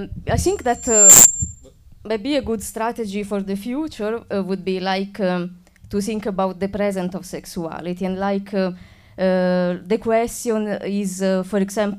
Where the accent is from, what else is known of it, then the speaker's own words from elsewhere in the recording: Italy; English is a second language; because I come from Italy